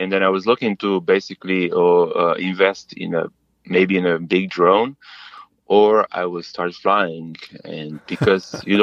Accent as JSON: {"language": "English", "country": "Slovenia", "second_language": "English", "moved": "as an adult", "said": "way back, on my way to South America, I stopped here in Whitehorse, and I met a Croatian guy, because I'm from Slovenia."}